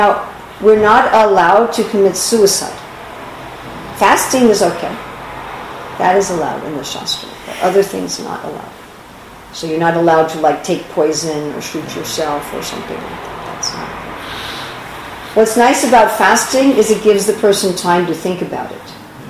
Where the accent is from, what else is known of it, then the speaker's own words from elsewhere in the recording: New York City, New York, United States; Because I'm from New York City, where people speak very fast.